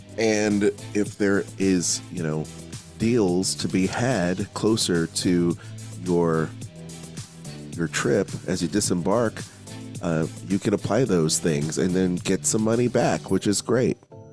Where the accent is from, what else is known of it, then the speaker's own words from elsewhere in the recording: Philippines; Because I'm Filipino.